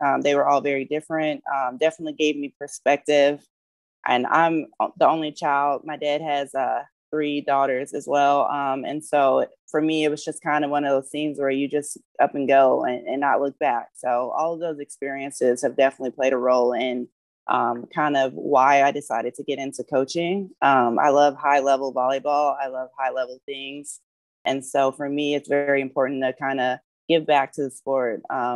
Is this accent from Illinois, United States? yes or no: yes; Maywood, Illinois, United States; I grew up in Chicago, Maywood to be exact, and I guess throughout that experience, I went to Proviso East High School, which is very known for football and basketball.